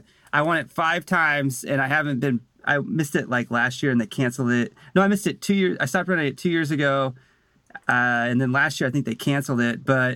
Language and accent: English; Bloomington, Indiana, United States; I'm from Bloomington, so I had a little bit of an advantage because those are all the old roads that I just grew up running.